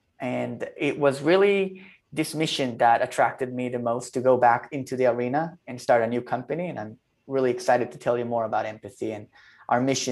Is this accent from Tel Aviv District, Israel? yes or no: yes; Tel Aviv, Tel Aviv District, Israel; Well, I'm a guy from Tel Aviv